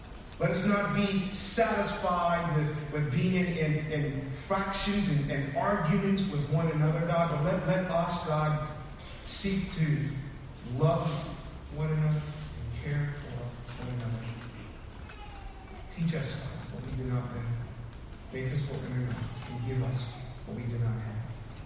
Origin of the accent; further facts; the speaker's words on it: St. Lucia; I'm a tough guy. I'm from St. Lucia.